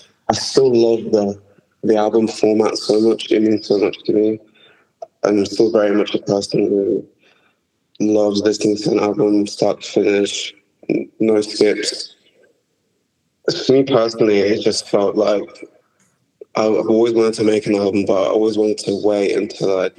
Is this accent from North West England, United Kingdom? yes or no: yes; Manchester, North West England, United Kingdom; accent: Manchester; think when I'm in Manchester for long enough and I'm around my Manchester mates, start sort of surfacing my accent a little bit.